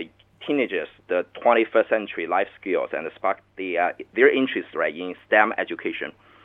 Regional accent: Changsha, Hunan, China; English is a second language; Changsha, the capital city of Hunan province, okay.

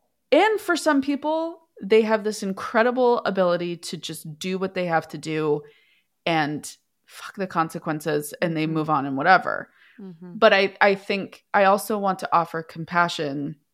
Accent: Northeast, United States; Like, I realized, like, I'm from the Northeast. I wanted to get back there

